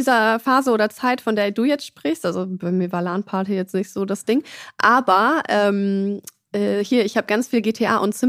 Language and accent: German; Düsseldorf, North Rhine-Westphalia, Germany; ich bin in Oberbilk aufgewachsen. Das ist halt schon mitten in Düsseldorf, der Stadtteil. Aber drumherum auch noch Park, Spielplatz.